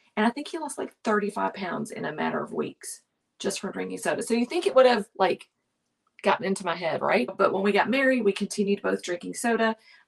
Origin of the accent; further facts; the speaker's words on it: the South, United States; Now, again, I mentioned I'm from the South. I love me some sweet tea.